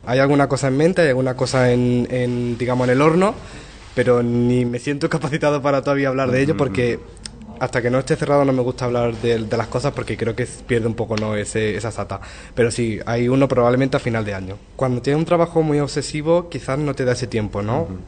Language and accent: Spanish; Priego, Spain; moved away as an adult; now in Madrid, Spain; Yo soy de aquí de Priego y hasta los 18 estuve viviendo aquí. Luego, como la mayoría de la gente, fui a la universidad y desde hace 2 años vivo en Madrid.